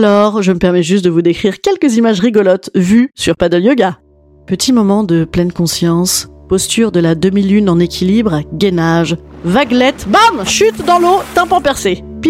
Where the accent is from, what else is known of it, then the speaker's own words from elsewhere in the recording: Paris, Île-de-France, France; Mais oui, j'avoue, je suis parisienne